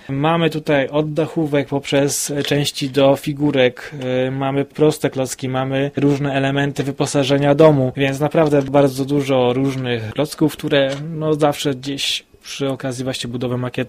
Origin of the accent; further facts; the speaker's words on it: Kłecko, Greater Poland Voivodeship, Poland; also born or lived in Gniezno; Urodziłem się w Gnieźnie, ale pochodzę z Kłecka, tam jest też mój rodzinny dom, do Kłecka często wracam, z Kłeckiem jestem związany bardzo mocno